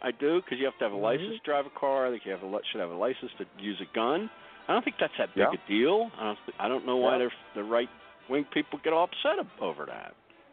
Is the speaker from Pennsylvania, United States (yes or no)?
yes; Pennsylvania, United States; It's funny though, because where I grew up in Western PA, oh my God, that was staunch Democrat growing up.